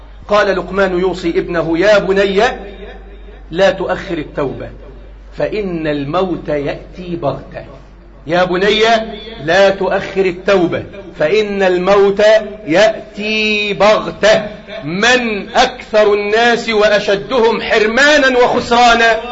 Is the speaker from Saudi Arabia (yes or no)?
no; Egypt; اللهم احفظ بلدنا مصر وسائر بلاد المسلمين من كل مكروه وسوء